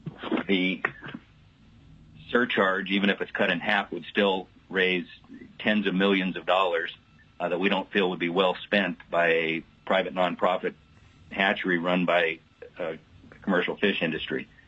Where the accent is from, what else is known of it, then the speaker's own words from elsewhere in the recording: Fairbanks, Alaska, United States; I'm from Fairbanks.